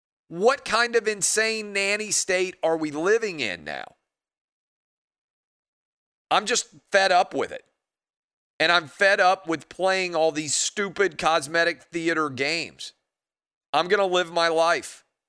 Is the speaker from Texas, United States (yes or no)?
no; Nashville, Tennessee, United States; In my hometown of Nashville right now, they stop allowing people to be in bars and restaurants at 11.